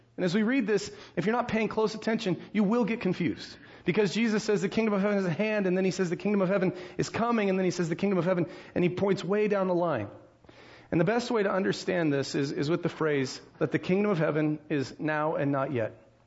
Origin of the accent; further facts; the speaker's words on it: United States; We're all about, I'm an American, and you know, my family, we like being Dutch